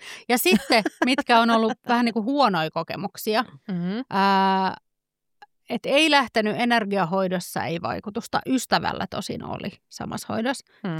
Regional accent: Hämeenlinna, Kanta-Häme, Finland; born there; mä oon syntynyt Hämeenlinnassa

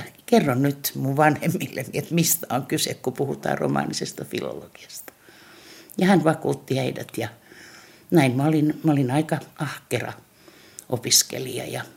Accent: Helsinki, Uusimaa, Finland; also born or lived in Heinola; mä oon 3 päivää elämästäni viettänyt Heinolassa, mutta kaikissa mun papereissa lukee, että mä oon syntynyt Heinolassa. Ja joka mua vähäsen harmittaa, tietysti kun mä oon niin helsinkiläinen kuin olla ja voi.

